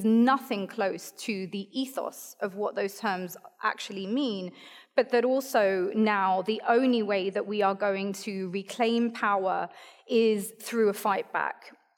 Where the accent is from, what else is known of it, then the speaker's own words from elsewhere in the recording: France; moved away; both in this country, but also my country of origin, France, despite my accent, that is the one.